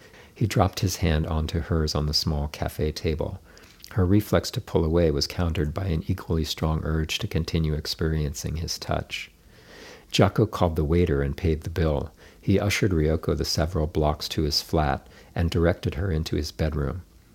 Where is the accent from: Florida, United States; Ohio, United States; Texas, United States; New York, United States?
New York, United States; I'm from New York, and my dad still lives there